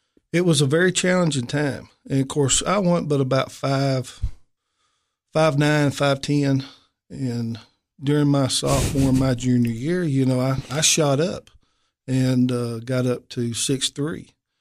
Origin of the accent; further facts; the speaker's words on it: Coville, United States; Well, I was born here in Coville back in 1966. Born and raised here, been here all my life. And went through the school system here and graduated from Coville High School in 1984.